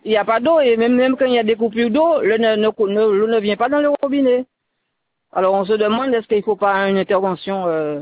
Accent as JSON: {"language": "French", "town": "Capesterre-Belle-Eau", "country": "Guadeloupe", "said": "je suis de Capesterre"}